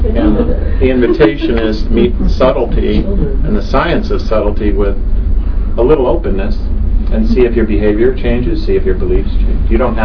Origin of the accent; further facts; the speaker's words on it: New York City, New York, United States; In fact, I'm from New York City. I'm quite cynical.